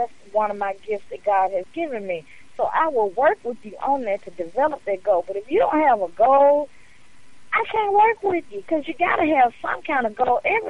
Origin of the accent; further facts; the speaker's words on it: Jamaica; But like I was saying, yeah, I'm like a Jamaican.